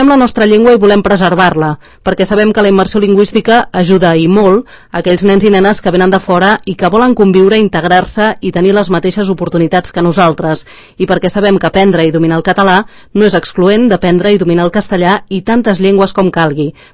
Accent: Sant Cugat del Vallès, Catalonia, Spain; Soc periodista, santcugatenca orgullosa i catalana. El català és la meva llengua materna i vaig anar a escola en català, però parlo perfectament el castellà. A vegades l'accent em traeix

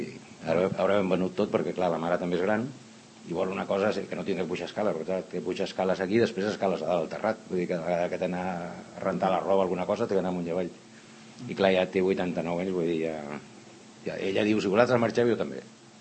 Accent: Sant Cugat del Vallès, Catalonia, Spain; born there; Jo vaig néixer a Sant Cugat. Jo vaig néixer al carrer Sant Jordi número 11. Uh-huh. No vam anar a néixer a Terrassa, jo vaig néixer a casa. Que abans es naixia a casa.

